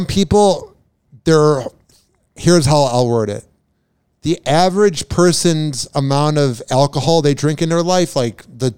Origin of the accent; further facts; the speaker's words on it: Midwest, United States; I'm from the Midwest, and when it's 20 degrees out, all you're doing is underage drinking.